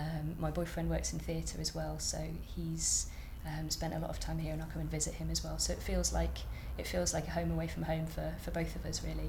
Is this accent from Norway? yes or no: no; Wales, United Kingdom; I'm 30 and I'm from North Wales, but I've come from Belfast.